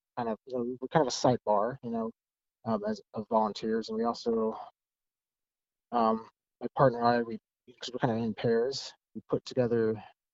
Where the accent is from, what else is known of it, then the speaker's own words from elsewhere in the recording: Grand Coulee Dam, Washington, United States; I was born in Grand Coulee Dam, Washington. I grew up there, K through 12, and a little small community. I went to Central Washington University